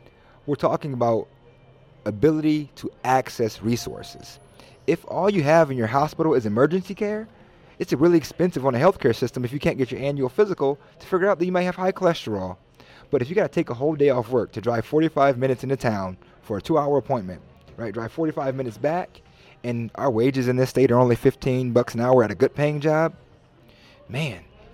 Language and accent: English; Waterloo, Iowa, United States; I went to school, born and raised in Waterloo, went to school in Cedar Falls, a small school.